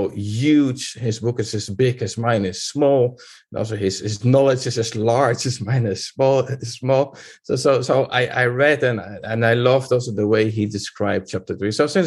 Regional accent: Netherlands; I grew up in the Netherlands.

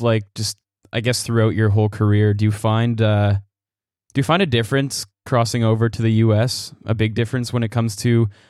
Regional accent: Winnipeg, Manitoba, Canada; Yeah, I am from Winnipeg. So, and I'm also probably much younger, so let alone Winnipeg's music scene.

